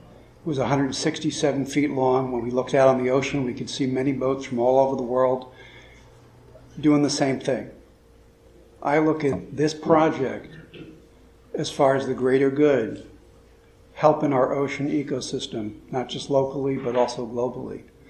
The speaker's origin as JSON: {"language": "English", "town": "Swanville", "country": "United States", "said": "I'm an artist from Swanville."}